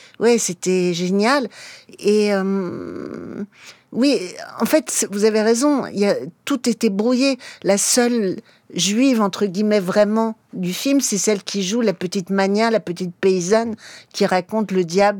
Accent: Paris, Île-de-France, France; born there; Et moi, je suis née à Paris. Je parle, comme vous l'entendez, le français complètement.

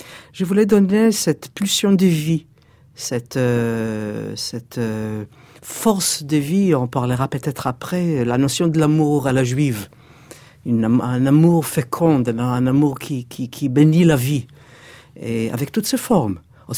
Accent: Tel Aviv, Tel Aviv District, Israel; now in Jerusalem, Israel; Et moi, que j'ai grandi à Tel Aviv, bien que j'habite maintenant à Jérusalem, j'ai gardé toujours la nostalgie et ce sentiment dans la peau.

